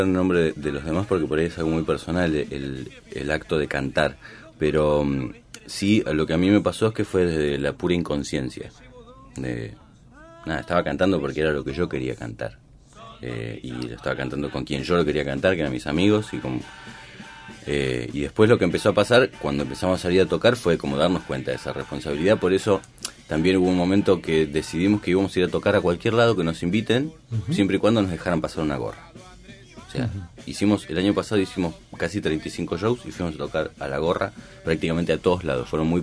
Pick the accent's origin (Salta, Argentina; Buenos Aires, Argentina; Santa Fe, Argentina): Buenos Aires, Argentina; Tapial; yo soy de Tapial, o sea, no es que estoy en una burbuja